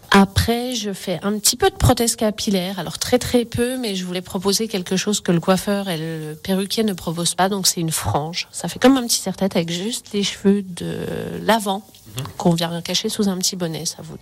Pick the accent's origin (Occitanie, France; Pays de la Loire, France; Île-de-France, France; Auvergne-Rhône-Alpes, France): Auvergne-Rhône-Alpes, France; Saint-Jeoire; Elle était vendue dans une pharmacie à La Roche-sur-Foron, donc je suis de Saint-Joire.